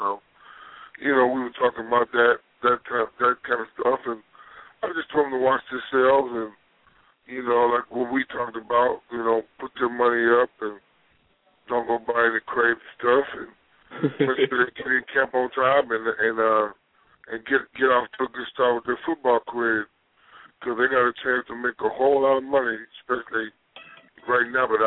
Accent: Pine Bluff, Arkansas, United States; My grandma was born in Bastrop, and I'm from Pine Bluff, which is real close to that area.

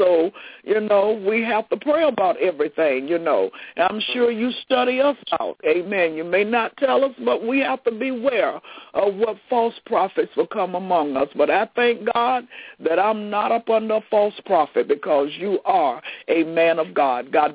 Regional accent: Florida, United States; it's so amazing that I'm from Florida, and my husband and I had went home to visit

